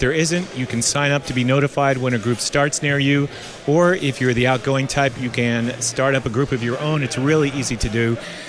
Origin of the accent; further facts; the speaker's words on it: New Zealand; now in United States; Well, I'm from New Zealand, so New Zealand doesn't surprise me as much.